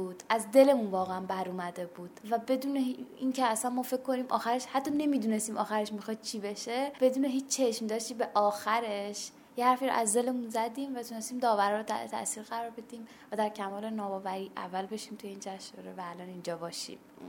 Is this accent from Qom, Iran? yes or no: yes; Qom, Iran; now in Tehran, Iran; من از قم اومدم.